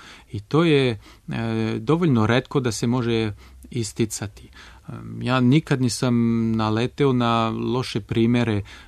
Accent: France; now in Serbia; život u Srbiji mi se sviđa. Ja sam imao srećno detinjstvo u Francuskoj, a ja sam siguran da moja ćerka će imati prelepo i srećno detinjstvo ovde u Srbiji.

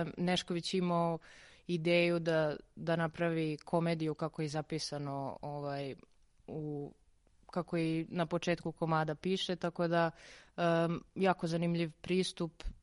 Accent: Niš, Southern and Eastern Serbia, Serbia; ja sam iz Niša, tamo sam radila jednu predstavu

